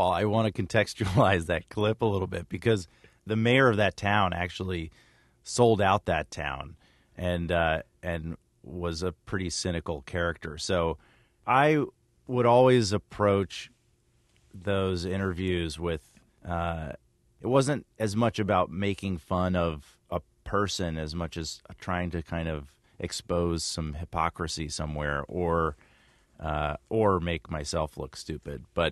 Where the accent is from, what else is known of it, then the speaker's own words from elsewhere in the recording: the South, United States; Well, I just I grew up in the South, and the Civil War nostalgia is just sort of more present there than elsewhere in the country.